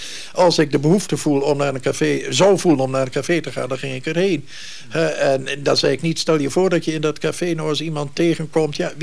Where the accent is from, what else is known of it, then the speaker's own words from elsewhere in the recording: Groningen, Netherlands; in mijn jeugd in Groningen werd ik op het gymnasium er wel op aangekeken, hoor.